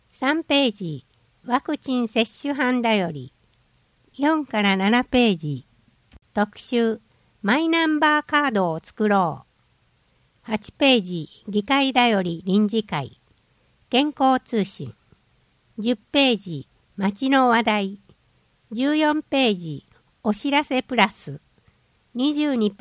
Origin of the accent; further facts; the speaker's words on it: Tawaramoto, Nara, Japan; ごちゃごちゃしていない、ゆっくりと過ごせてホッとできる場所、それが私が生まれ育ってきた田原本町という町だと思っています。